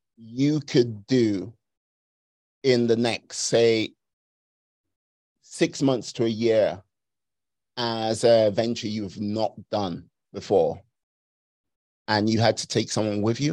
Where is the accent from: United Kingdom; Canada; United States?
United Kingdom; London; I say this as a Londoner